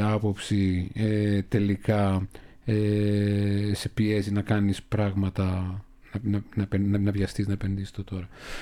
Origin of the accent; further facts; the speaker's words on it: Thessaloniki, Central Macedonia, Greece; Είμαστε και οι δύο μεγαλώσαμε στη Θεσσαλονίκη.